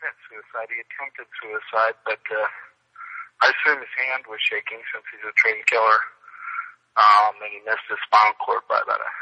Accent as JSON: {"language": "English", "town": "Portland", "region": "Oregon", "country": "United States", "tie": "born or raised there", "said": "Well, I grew up in Portland, Oregon, in a Catholic family, a family that was intact."}